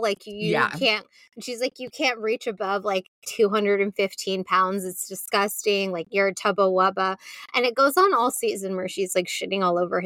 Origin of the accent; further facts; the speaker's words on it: San Antonio, Texas, United States; born there; a local TV talk show in San Antonio, where I was born. I was born on the Riverwalk.